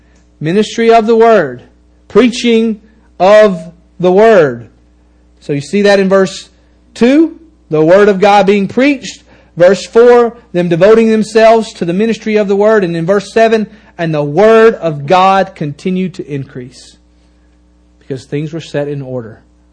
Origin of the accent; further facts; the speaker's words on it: Mississippi, United States; I mean, we're all Americans, and many of you here are from Louisiana, and I'm from Mississippi, and like we're like totally different.